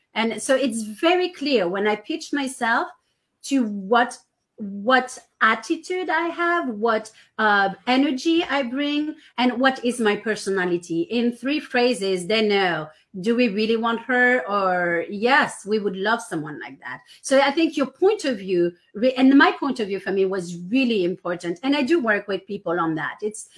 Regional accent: France; English is a second language; now in United States; So one of I am from France originally, so I am both French and American, right?

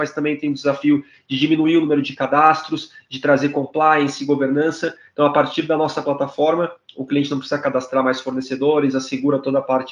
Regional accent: Porto Alegre, Rio Grande do Sul, Brazil; born there; also born or lived in Spain; Eu sou brasileiro, eu nasci no sul do Brasil, em Porto Alegre. Nessa experiência do tênis, acabei morando fora do Brasil, morei um tempo na Espanha.

